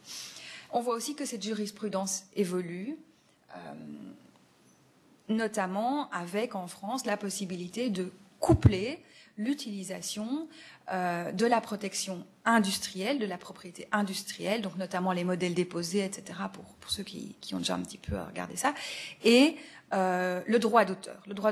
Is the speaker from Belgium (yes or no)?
yes; Belgium; Hein, je suis belge